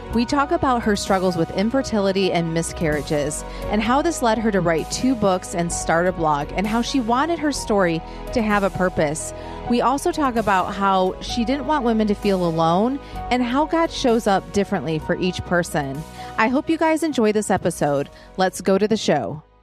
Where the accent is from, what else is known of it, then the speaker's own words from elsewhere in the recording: Michigan, United States; You know, I just feel like we're from Michigan, so we didn't know about Destin area and all that stuff.